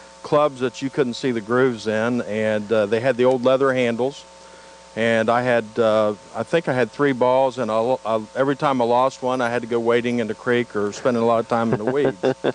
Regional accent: West Virginia, United States; moved away; Okay, Coy, I'm actually was a resident of West Virginia for many years, and from West Virginia, and moved here in 2002 with State Farm, and have 23 years with State Farm.

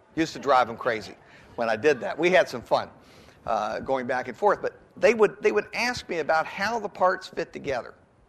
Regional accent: United States; They already had seen some things that I hadn't seen growing up in the United States about how our system worked and how it didn't.

